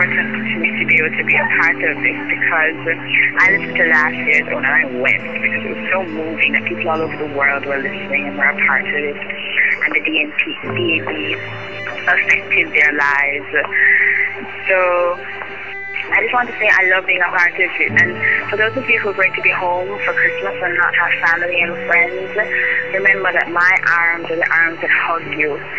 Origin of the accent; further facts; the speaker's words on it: Jamaica; again from Jamaica